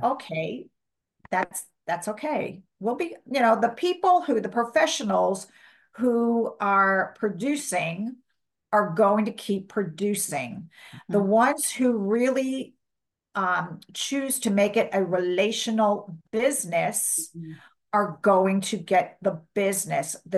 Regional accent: New York, United States; moved away as an adult; now in Cleveland, United States; I came from the East Coast. I came from New York, came to Cleveland because of a job, and that job went away because we were on one of our recessions.

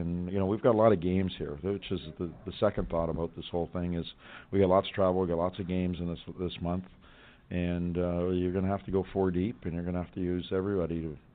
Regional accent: Western Canada, Canada; And you can tell I come from Western Canada with that one.

